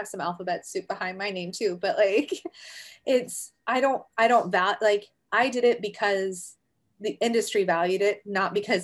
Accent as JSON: {"language": "English", "region": "Virginia", "country": "United States", "tie": "born or raised there", "said": "cause I'm from Virginia originally, right? So I grew up there in the mountains there. So you know, we call it Appalachia, not Appalachia, like the rest of the world."}